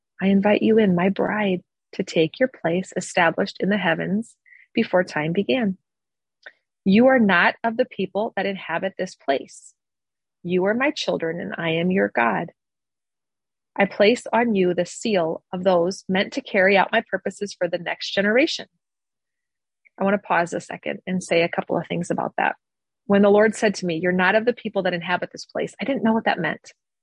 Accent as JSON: {"language": "English", "region": "Iowa", "country": "United States", "tie": "born or raised there", "lives_now": "Omaha, United States", "said": "I live in Omaha, Nebraska today. I've lived there for the last, 14 years, but I was raised in Iowa. So I feel like I'm from Iowa, like I'm an Iowan, but I live in Nebraska."}